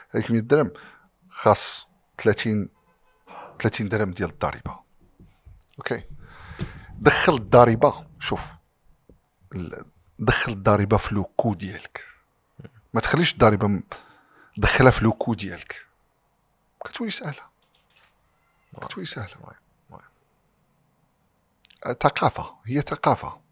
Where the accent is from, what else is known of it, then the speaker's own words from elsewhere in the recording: Morocco; حنا كيفاش كنشوفوا راسنا كمغاربه. راك مغربي يا صاحبي، طلع النيفو، هز النيفو، افتخر ببلادك